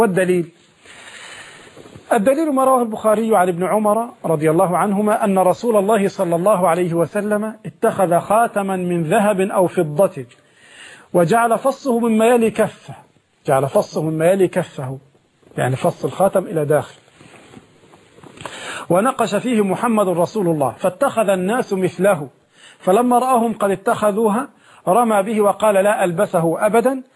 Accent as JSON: {"language": "Arabic", "country": "Egypt", "said": "الخياطين يفعلون عندنا في مصر هذا"}